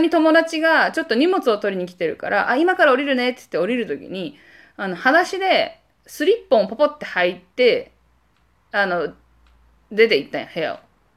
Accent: Hiroshima, Japan; moved away as an adult; also born or lived in Osaka; 私、実家に、広島出身だけど、大阪から、大学から大阪に出たから

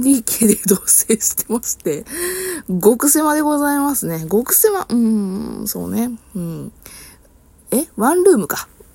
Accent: Kansai, Japan; うち関西ですけども、実家が関西の方でなんか地震があったとか

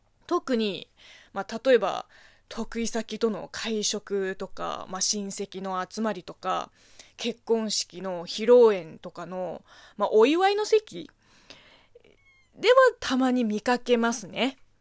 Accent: China; 中国生まれ中国育ちの私

